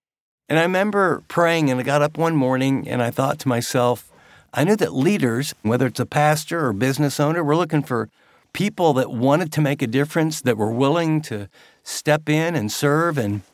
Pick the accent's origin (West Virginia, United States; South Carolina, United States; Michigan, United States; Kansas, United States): West Virginia, United States; now in Dallas, United States; We came from West Virginia, where a mega church was 250 or 300 people.